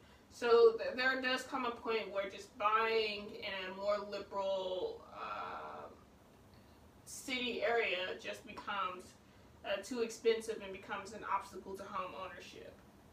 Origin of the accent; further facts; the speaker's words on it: Blytheville, Arkansas, United States; now in Philadelphia, United States; For example, I'm from Blytheville, Arkansas. I often think about what I paid to live in Philadelphia